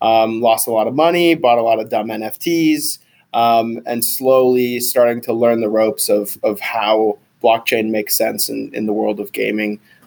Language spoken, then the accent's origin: English; Singapore; me being obsessed with gaming since I was young growing up in Singapore